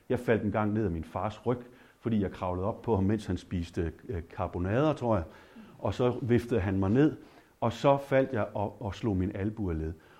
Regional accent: Aarhus, Central Denmark Region, Denmark; now in Thurø, Denmark; kommer oprindeligt fra Aarhus, hvor jeg også er kandidat fra i sin tid i 99. Født og opvokset i Aarhus. Mine forældre er begge fra Sydfyn

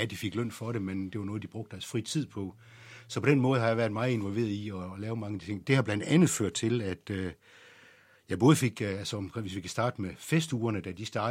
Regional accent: Bjerringbro, Central Denmark Region, Denmark; Nej, vi kommer fra Midtjylland, en lille bitte by derinde

